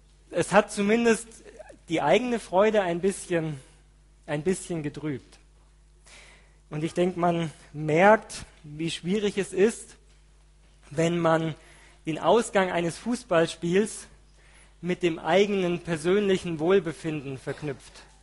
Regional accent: Germany; Als Deutscher natürlich konnte man sich darüber freuen

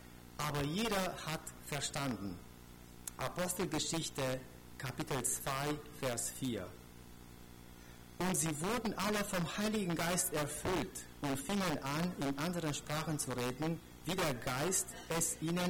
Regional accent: Romania; German is a second language; now in Germany; In meinem Land, wo ich groß geworden bin, in Rumänien

